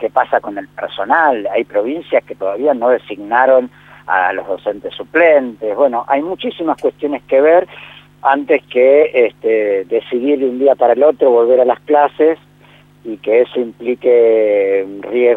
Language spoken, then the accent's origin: Spanish; Buenos Aires, Argentina; Yo soy de provincia de Buenos Aires